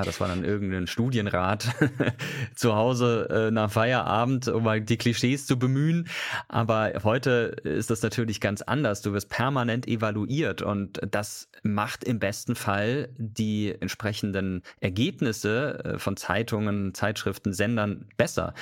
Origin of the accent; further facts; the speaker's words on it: Karlsruhe, Baden-Württemberg, Germany; Da, wo ich herkomme, in Karlsruhe sagt man, nicht gemeckert ist genug gelobt.